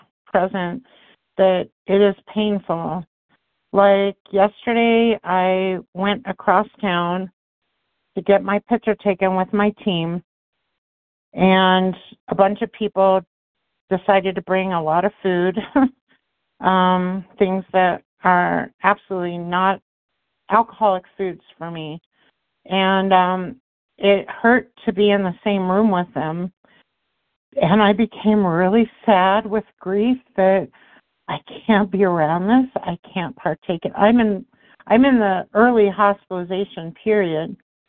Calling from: Denver, Colorado, United States; I'm calling from Colorado, from Denver.

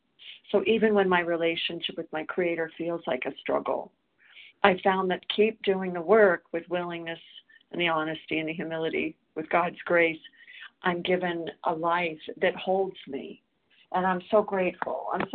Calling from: South Carolina, United States

